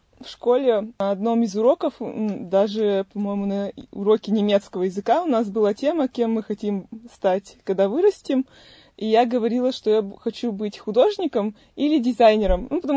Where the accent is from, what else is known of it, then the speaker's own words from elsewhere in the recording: Perm, Perm Krai, Russia; Да, детство прошло в Перми, в очень отдаленном от центра города районе.